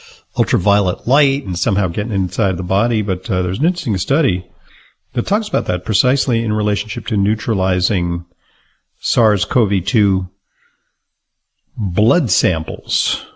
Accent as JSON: {"language": "English", "town": "New York City", "region": "New York", "country": "United States", "tie": "born or raised there", "said": "And that, folks, is good news, especially for hard-hit places like my hometown of New York City."}